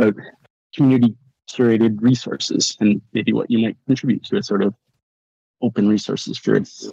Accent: Markham, Ontario, Canada; I'm from Markham, a city just a little north of Toronto in Canada.

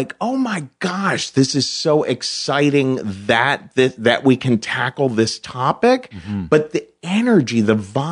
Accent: Cincinnati, Ohio, United States; I come from Cincinnati, Ohio, which is extremely segregated, right?

